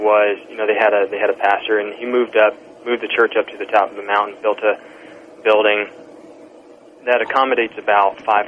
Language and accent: English; Pennsylvania, United States; But I grew up in the Poconos, so that's just a stone's throw from here.